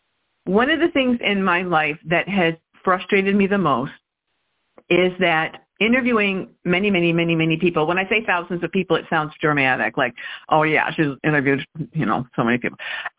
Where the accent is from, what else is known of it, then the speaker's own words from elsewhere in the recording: New York, United States; Oh, you know, I'm from New York, so I don't get over that way too much.